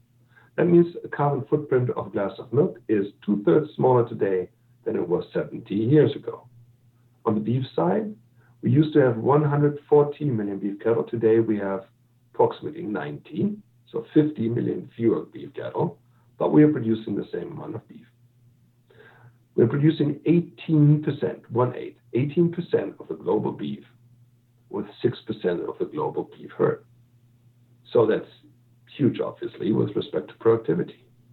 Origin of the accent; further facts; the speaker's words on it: Germany; moved away; I'm originally from Germany, and a couple of years ago, I witnessed millions of people streaming into that country